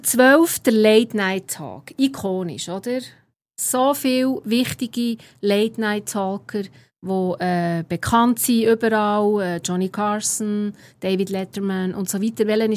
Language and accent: German; Biel, Bern, Switzerland; meine Heimatstadt ist auch so ein bisschen wichtig für diese Kultur, Graffiti-Kultur